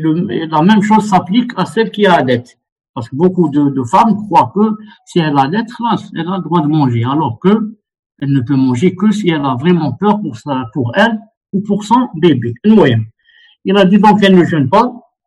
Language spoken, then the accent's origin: French; Algeria; Alors de là, et par exemple chez nous en Algérie